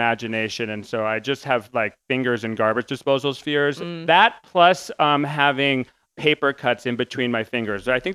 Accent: New England, United States; I'm from New England.

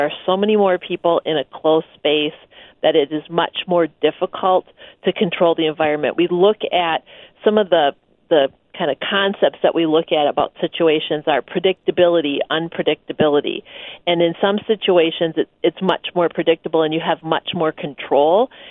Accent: Minnesota, United States; was just expressing my feelings as a Minnesotan in summer, I just want to be able to do what I want.

